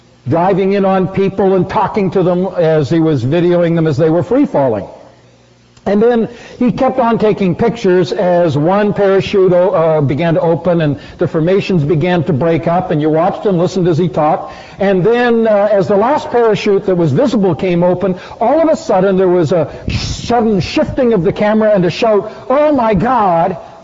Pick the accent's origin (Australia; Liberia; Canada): Canada; Vancouver, British Columbia; I had the privilege this week of being up in Vancouver, which is my hometown